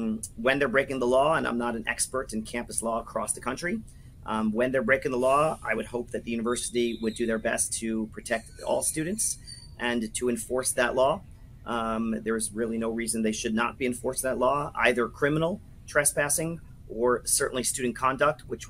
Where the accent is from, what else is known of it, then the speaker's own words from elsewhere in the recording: Maryland, United States; I grew up in Maryland, and two of my high school classmates who moved to Israel